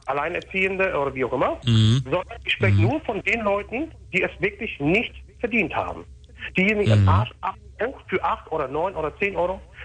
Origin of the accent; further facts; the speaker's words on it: Bavaria, Germany; now in Emden, Germany; Unterfranken.